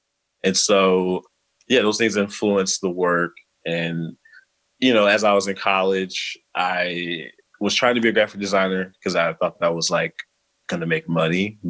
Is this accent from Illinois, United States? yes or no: yes; Chicago, Illinois, United States; And then, you know, growing up in Chicago, that's how I sort of stumbled into college and went away.